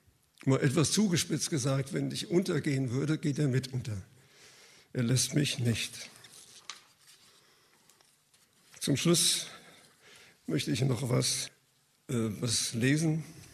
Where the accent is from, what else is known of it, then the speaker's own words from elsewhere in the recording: Frankfurt, Hesse, Germany; Also ich habe das mal als Kind gelernt, es wurde mir gesagt, wir hatten bei uns in Frankfurt da in der Nähe einen Platz